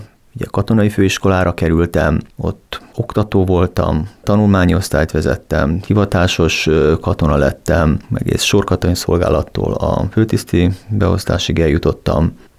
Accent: Cinkota, Budapest, Hungary; ide születtem, szülők is, nagyszülők is, tétszülők is, tehát ősi cinkotai család, illetve hát a családnak a másik része csömöri evangélikus család.

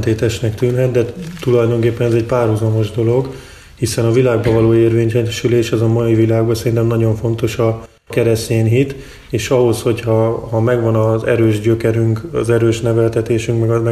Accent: Csurgó, Somogy, Hungary; moved away as an adult; now in Budapest, Hungary; annak ellenére, hogy Budapesten élek már 11 éve. Csurgó Dél-Somogyban található, Belső Somogyban. Én ott nőttem fel, szüleim református lelkipásztorok

